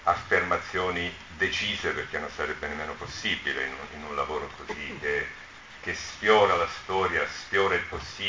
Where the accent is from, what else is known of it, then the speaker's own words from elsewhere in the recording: Apulia, Italy; l'ambientazione era la Puglia, che era la mia regione d'origine